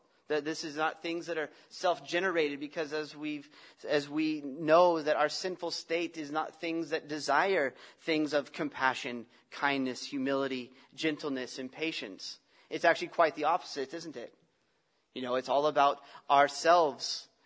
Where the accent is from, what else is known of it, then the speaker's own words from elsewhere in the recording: United States; Now, I'm American, so we don't say sorry.